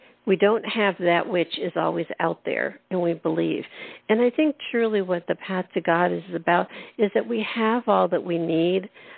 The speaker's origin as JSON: {"language": "English", "region": "Northeast", "country": "United States", "tie": "born or raised there", "said": "you know, I grew up in the Northeast, and Christmas was a season."}